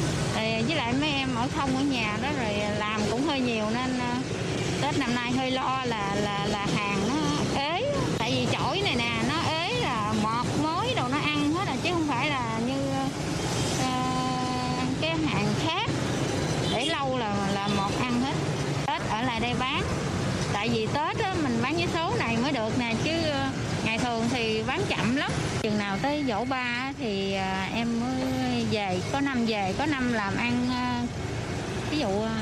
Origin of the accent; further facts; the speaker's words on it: Tam Nong, Dong Thap, Vietnam; now in Binh Duong, Vietnam; Từ ở Đồng Tháp tới quê em ở huyện Tam Nông, tỉnh Đồng Tháp. Em lên Bình Dương khoảng 15 năm rồi.